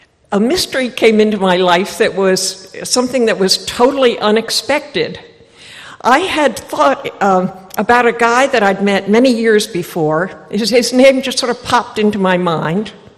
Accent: Martha's Vineyard, Massachusetts, United States; born there; Well, I was born on Martha's Vineyard, and coming here tonight, I got lost. I had to ask someone where Union Chapel is. I come from a long line of vineyarders

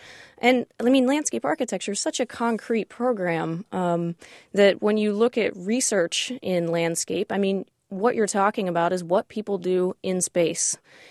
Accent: West Virginia, United States; No, I grew up in West Virginia.

